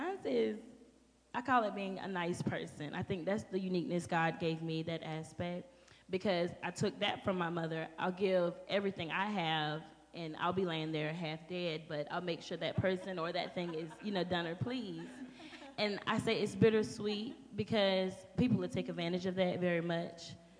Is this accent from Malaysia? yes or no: no; Hurstville, North Carolina, United States; But I was raised here, and I was raised in Hurstville, North Carolina.